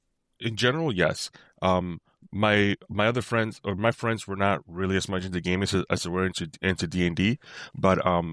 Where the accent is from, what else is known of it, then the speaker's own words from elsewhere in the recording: Bronx, New York, United States; It was just growing up in the Bronx, I wasn't... like my parents were not particularly comfortable with letting us out of the house often.